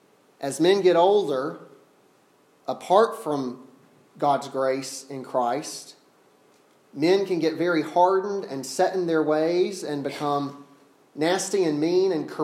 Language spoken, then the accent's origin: English; the South, United States; I'm from the South. I don't know how well this will land here, but I like my tea sweet and I don't like my coffee black.